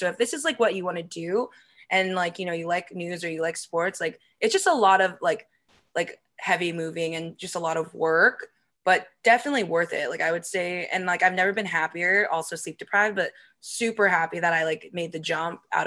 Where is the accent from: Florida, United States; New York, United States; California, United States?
California, United States; now in Chicago, United States; I was very shy, very green when I came from California. And when I went to Chicago